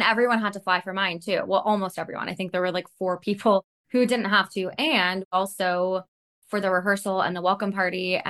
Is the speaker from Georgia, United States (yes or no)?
yes; Georgia, United States; Cause I'm from Georgia and you get married as soon as you graduate college.